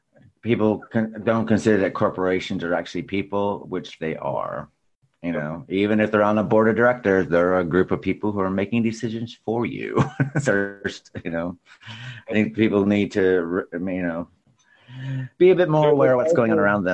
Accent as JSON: {"language": "English", "country": "United States", "lives_now": "England, United Kingdom", "said": "being an American living over in England"}